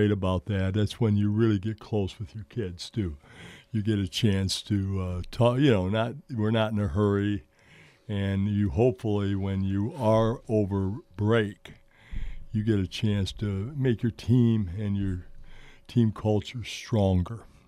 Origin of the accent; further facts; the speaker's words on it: Adrian, United States; because both John and I grew up here in Adrian.